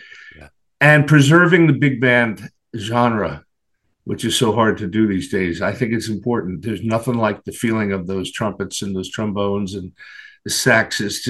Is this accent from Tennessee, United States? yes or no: no; Philadelphia, Pennsylvania, United States; which is my tribute to my hometown and a little poke in the eye